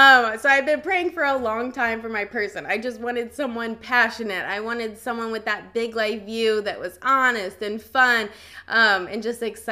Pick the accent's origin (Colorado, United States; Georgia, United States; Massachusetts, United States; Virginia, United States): Virginia, United States; So I'm from Virginia, but I've always been a traveler by nature.